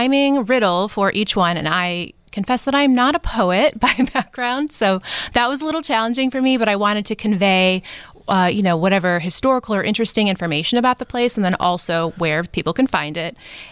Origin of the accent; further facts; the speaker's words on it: Cleveland, Ohio, United States; moved away as an adult; now in Chicago, United States; I think it was maybe growing up in Cleveland. So I'm not a Chicago native.